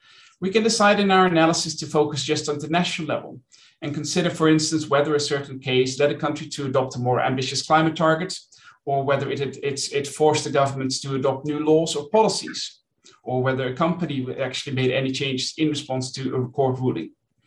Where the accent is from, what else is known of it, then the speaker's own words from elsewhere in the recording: Netherlands; English is a second language; an example that I mentioned earlier from my home country, the investment dispute between Uniper and the Dutch government